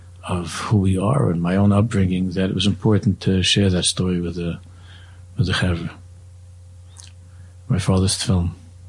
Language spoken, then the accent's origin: English; Queens, New York, United States; also born or lived in Israel; I grew up in Queens, in the area called Hillcrest, not far from Kew Gardens Hills. Also, we did a brief Aliyah stint in Eretz Yisrael for a couple of years.